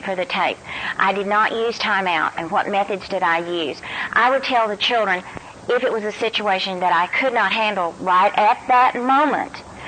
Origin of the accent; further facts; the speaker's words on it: Dallas, Texas, United States; we would watch usually the Dallas Cowboys because we're from Dallas.